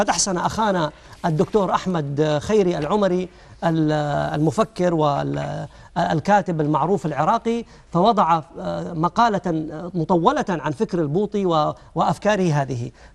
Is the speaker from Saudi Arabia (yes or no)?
yes; Saudi Arabia; وهذه القصة في سدير هنا عندنا في السعودية